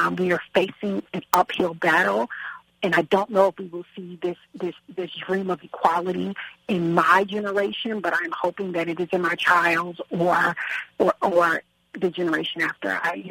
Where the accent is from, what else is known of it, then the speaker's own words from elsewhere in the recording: Texas, United States; And as a Texan, I'm overjoyed. I would love to see everybody celebrate this Texas holiday.